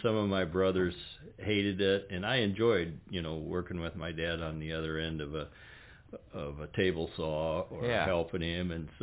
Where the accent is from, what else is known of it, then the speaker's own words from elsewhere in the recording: Wichita, Kansas, United States; I grew up in Wichita, Kansas. My dad worked for Boeing.